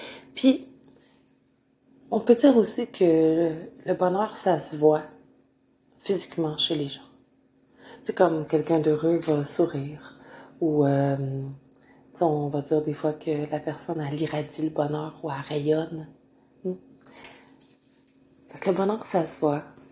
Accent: Canada; born there; je suis née au Canada, dans un pays qu'on considère riche, qu'on considère comme étant évolué.

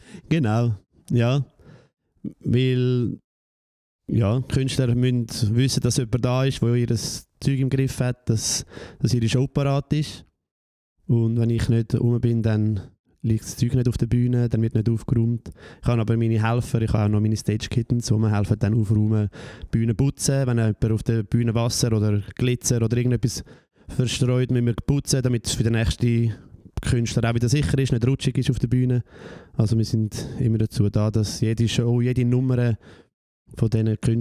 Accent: Zurich, Switzerland; ich bin von Zürich. Ich bin in Zürich aufgewachsen, ich bin 38.

